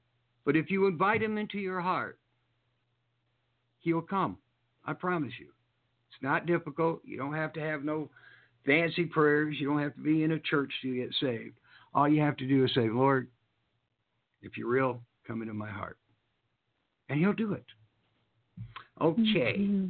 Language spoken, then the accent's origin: English; the South, United States; I'm from the South, okay?